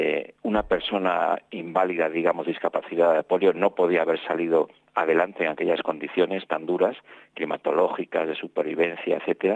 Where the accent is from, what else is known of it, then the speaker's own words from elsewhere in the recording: Spain; acá en mi país hay una localidad que se llama Atapuerca